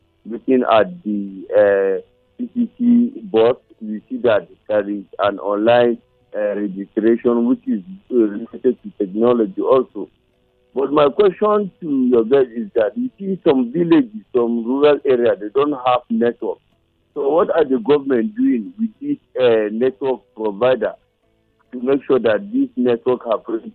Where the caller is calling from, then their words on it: Trinidad & Tobago; I'm calling from Trinidad.